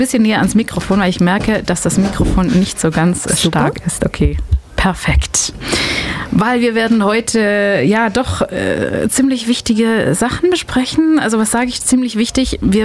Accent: Belgium; German is a second language; Also ich komme aus Belgien, muss ich immer dazu sagen, für Leute, die das nicht wissen. Und manchmal habe ich mit der deutschen Sprache zu kämpfen.

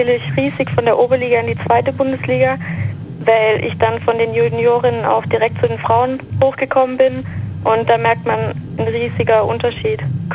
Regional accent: Mietingen, Baden-Württemberg, Germany; Genau, also ich komme aus Meetingen, das ist in der Nähe von Laupheim.

